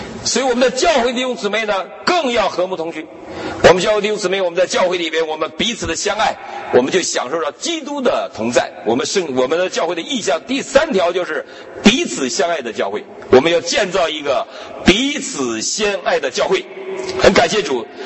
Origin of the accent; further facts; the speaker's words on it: China; now in United States; 我们过去小时候在中国大陆